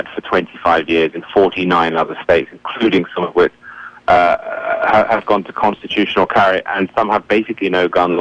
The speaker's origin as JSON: {"language": "English", "region": "England", "country": "United Kingdom", "said": "And I'm from England, not Rwanda, so nor have I."}